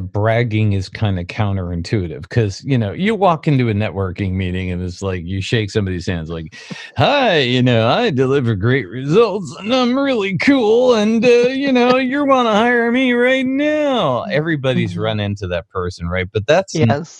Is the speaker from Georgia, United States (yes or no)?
no; Aurora, Illinois, United States; because I'm from Aurora and you're from Aurora, but my Aurora is in Illinois and yours is in Colorado.